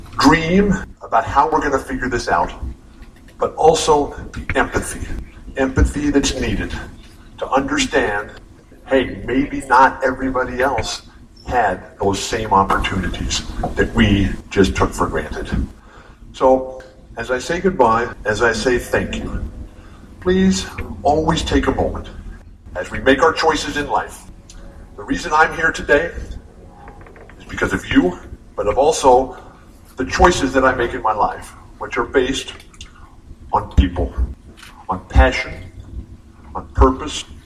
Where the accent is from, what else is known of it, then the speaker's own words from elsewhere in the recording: La Mesa, California, United States; I'm from La Mesa. I went to Helix.